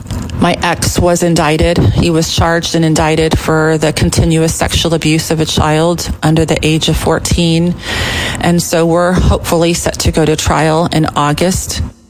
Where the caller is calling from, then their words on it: Texas, United States; I'm calling from Texas.